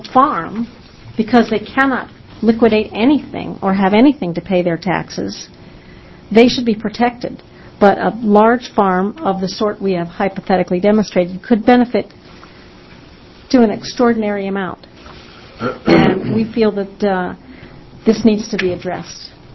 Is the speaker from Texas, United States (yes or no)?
no; Brooklyn, New York, United States; born there; And I didn't grow up on a farm. I was born in Brooklyn, actually. But I still love Oregon.